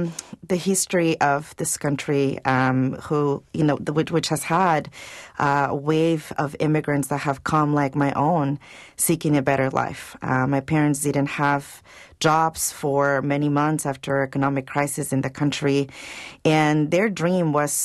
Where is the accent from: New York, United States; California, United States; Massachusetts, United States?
New York, United States; For example, we came 17 years ago, and I grew up in New York with my family.